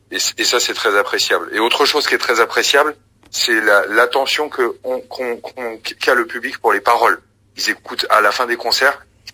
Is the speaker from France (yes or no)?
yes; Paris, Île-de-France, France; J'ai grandi à Ménilmontant, donc c'est un quartier où il y a beaucoup d'Algériens, notamment des Kabyles, mais pas que, il y a beaucoup d'Algériens en général.